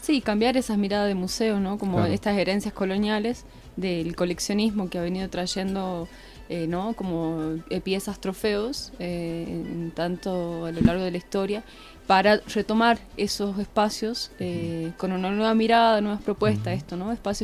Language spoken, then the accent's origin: Spanish; Amaicha del Valle, Tucumán, Argentina; Yo de los Valles Calchaquíes, de Amaicha del Valle.